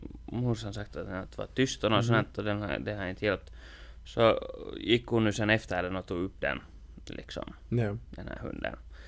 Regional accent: Inkoo, Uusimaa, Finland; när jag var hemma i Ingo.

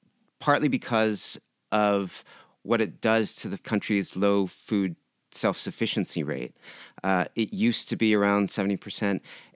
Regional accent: San Diego, California, United States; I grew up in San Diego. My mother's from Japan. We ate rice all the time.

